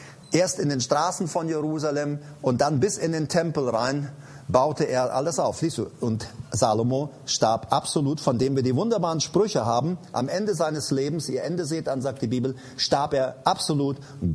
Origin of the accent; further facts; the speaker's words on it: Paraguay; bei uns in Paraguay, da wo ich herkomme, hielten die schon lang.